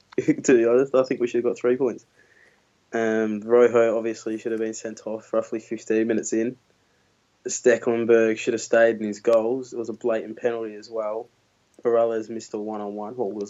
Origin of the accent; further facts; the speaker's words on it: Nigeria; I'm Nigerian.